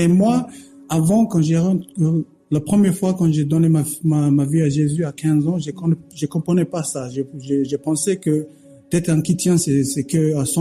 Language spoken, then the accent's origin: French; Australia; French is a second language; moved away as an adult; now in France; Je viens d'Australie et je suis venu en France pour jouer professionnel.